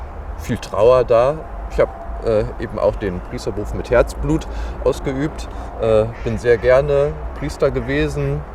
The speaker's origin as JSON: {"language": "German", "town": "Dortmund", "region": "North Rhine-Westphalia", "country": "Germany", "tie": "born there", "said": "ich bin 41 Jahre alt, gebürtiger Dortmunder. Eben seit dem 1. Oktober hier in Gladbeck als Pfarrer im Probedienst tätig."}